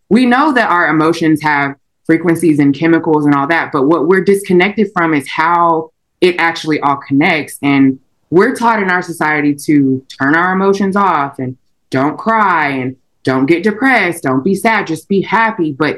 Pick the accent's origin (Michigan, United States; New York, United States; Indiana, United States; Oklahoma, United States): Oklahoma, United States; Tulsa; Like, I'm from Tulsa, Oklahoma.